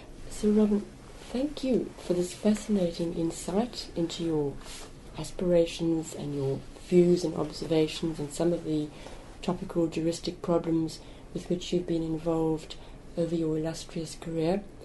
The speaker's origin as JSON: {"language": "English", "country": "South Africa", "said": "I'm South African."}